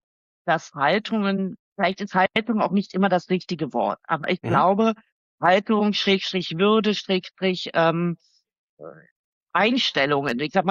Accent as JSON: {"language": "German", "region": "East Germany", "country": "Germany", "tie": "born or raised there", "said": "Ich sage und schreibe gerne, ich bin im Osten aufgewachsen. Ne? Ja. Auch wenn ich beim Mauerfall erst 5 Jahre alt war."}